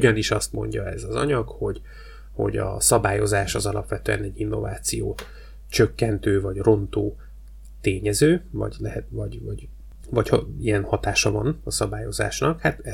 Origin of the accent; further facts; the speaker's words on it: Hungary; de hát én nyilván magyarként, magyar szemmel nézem a dolgokat.